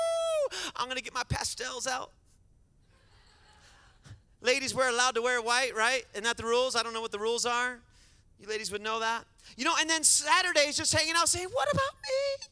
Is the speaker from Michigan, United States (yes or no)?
yes; Michigan, United States; now in Texas, United States; And by the way, I'm from Michigan and I talk fast. You haven't figured that out yet. Texas is a little slower.